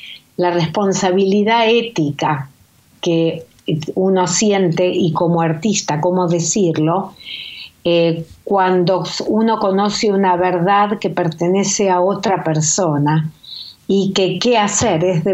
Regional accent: Buenos Aires, Argentina; born there; Yo nací en Argentina, en Buenos Aires, hija de ambos padres sobrevivientes de Auschwitz, mi papá de Polonia, mi mamá de Hungría

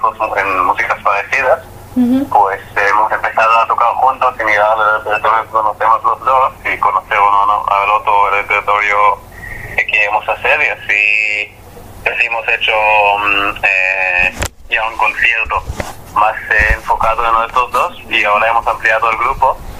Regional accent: Israel; Spanish is a second language; moved away as an adult; now in Barcelona, Spain; Yo soy de Israel. Y vale, hace más o menos 5 o 6 meses me he mudado a Barcelona.

